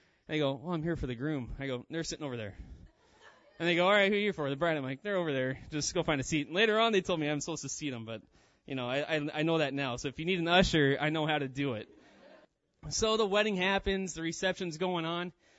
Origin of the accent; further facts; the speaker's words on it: Ketchikan, Alaska, United States; I was born and raised in Ketchikan. I'm 34 now, but I was born and raised here.